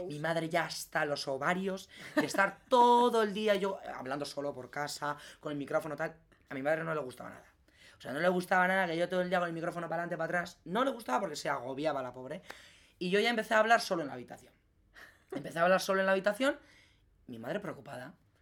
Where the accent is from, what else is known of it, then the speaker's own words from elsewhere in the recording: Azkoitia, Basque Country, Spain; Yo cogí la cámara, me la puse así y empecé a pasear por la calle de mi pueblo. Yo grababa la calle de mi pueblo.